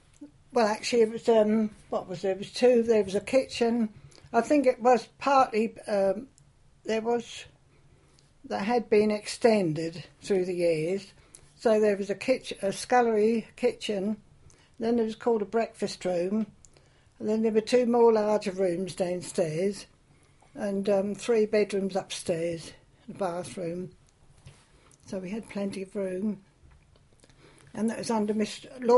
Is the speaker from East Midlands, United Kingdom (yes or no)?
no; Burwell, East of England, United Kingdom; No, I'm Burwell Inn. Yes. I was born and bred in Burwell.